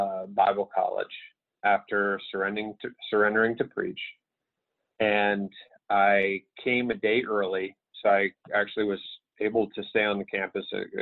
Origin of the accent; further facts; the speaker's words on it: Pittsburgh, Pennsylvania, United States; also born or lived in California; I grew up in Pittsburgh, Pennsylvania.